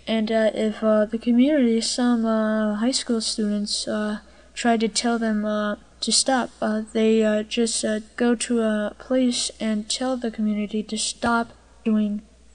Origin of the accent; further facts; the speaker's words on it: Riverhead, New York, United States; born there; I was born in 1998, I am 13 years old. I was born in Riverhead.